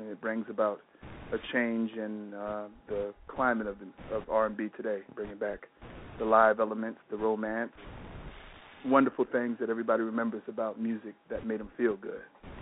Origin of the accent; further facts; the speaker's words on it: North Carolina, United States; also born or lived in Brooklyn; Although I was born in Brooklyn, New York, every summer and Christmas and every other time they could get rid of me, they sent me down to North Carolina. So I grew up in the church choir